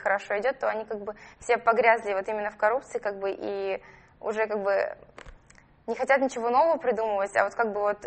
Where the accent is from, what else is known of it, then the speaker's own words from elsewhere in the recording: Kazakhstan; now in Saratov, Russia; Я 4 года назад переехала из Казахстана в Россию. Сейчас я живу в Саратове и учусь в Поволжском институте управления.